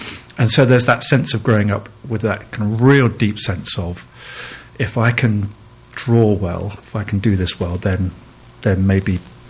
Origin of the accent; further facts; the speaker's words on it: Bristol, South West England, United Kingdom; moved away; also born or lived in Kingston; I was born in Kingston in Surrey, and then we moved to Bristol very early on because my father was an engineer, big engineering city.